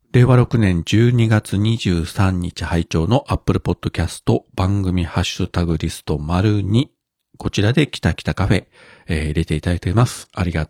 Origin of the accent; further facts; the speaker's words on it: Kyushu, Japan; 九州生まれ、九州育ちの私には